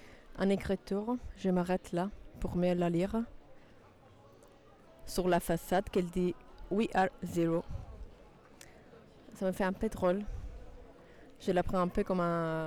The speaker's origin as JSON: {"language": "French", "region": "Sicily", "country": "Italy", "said": "Donc oui, moi je viens de Sicile, comme ça c'était une petite parenthèse."}